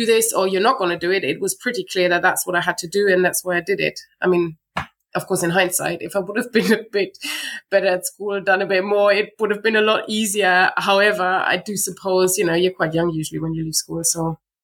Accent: Hesse, Germany; English is a second language; I grew up in Germany, in the middle of Germany, near Frankfurt, which is a big town. Kind of stayed there through my childhood, pretty much, where my parents were kind of coming more from the south, but that's where I grew up.

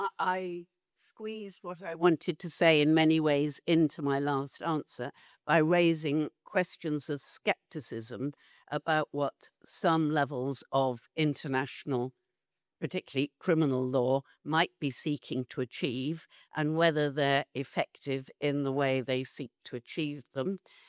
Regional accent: United Kingdom; You would be very foolish as a British woman to go to Tehran to give a lecture.

